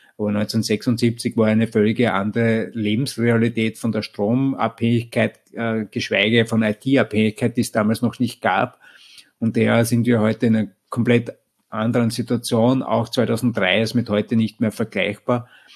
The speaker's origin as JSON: {"language": "German", "region": "Vienna", "country": "Austria", "said": "ich komme grundsätzlich aus Österreich, aus Wien"}